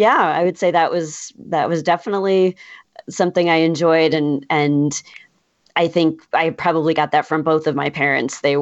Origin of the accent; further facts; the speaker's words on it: White Plains, New York, United States; also born or lived in Chicago; I grew up in White Plains, New York, just outside of Manhattan.